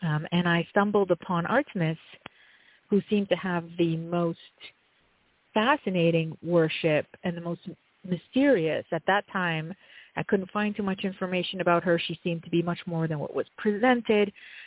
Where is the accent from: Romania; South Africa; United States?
Romania; English is a second language; So when I grew up in Romania.